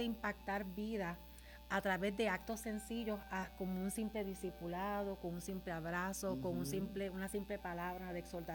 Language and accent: Spanish; Lares, Puerto Rico; also born or lived in San Sebastián; Así que para mí siempre Lares es como más mi casa por el hecho de que mi niñez la viví en Lares esos primeros años.